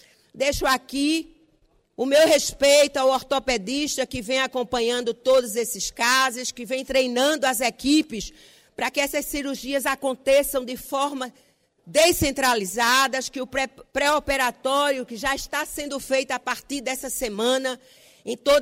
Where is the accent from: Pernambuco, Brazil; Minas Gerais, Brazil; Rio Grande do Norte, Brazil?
Pernambuco, Brazil; Sou de uma região do sertão do Araripe, que dista aproximadamente 700 quilômetros aqui da capital.